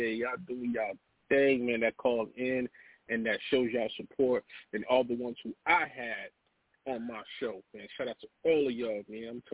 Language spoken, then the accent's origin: English; Seattle, Washington, United States; I'm from Seattle, Washington, and I'm a dope-ass MC.